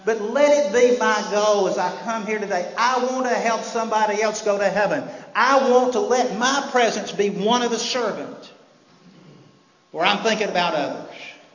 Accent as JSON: {"language": "English", "town": "Birmingham", "region": "Alabama", "country": "United States", "tie": "born or raised there", "said": "here I am going back in the neighborhood that I grew up west in Birmingham, that had been the congregation with so much racial strife."}